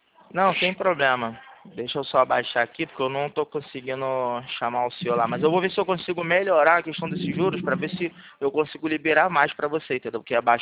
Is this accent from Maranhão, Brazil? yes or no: no; Rio de Janeiro, Brazil